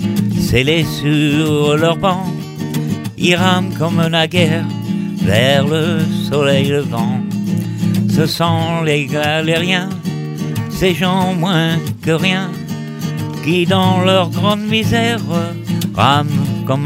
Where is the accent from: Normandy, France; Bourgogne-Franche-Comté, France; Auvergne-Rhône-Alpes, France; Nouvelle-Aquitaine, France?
Nouvelle-Aquitaine, France; La Rochelle; Et comme je suis de La Rochelle...